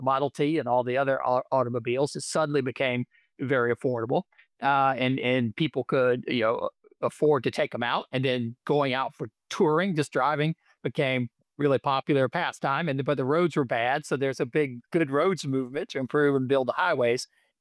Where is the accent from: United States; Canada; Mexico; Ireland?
United States; Greenville, South Carolina; when I was growing up in Greenville, South Carolina in the 80s and 90s, I'd never heard of yellow mustard sauce.